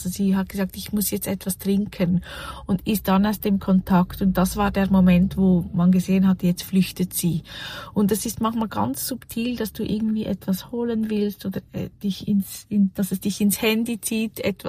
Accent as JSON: {"language": "German", "country": "Switzerland", "accent": "Swiss German", "said": "ich spreche einfach, wie ich spreche auf Schweizerdeutsch. Also bei uns in der Schweiz"}